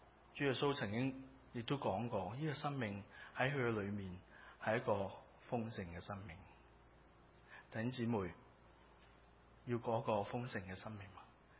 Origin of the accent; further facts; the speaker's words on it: Hong Kong; 我喺香港出世长大啦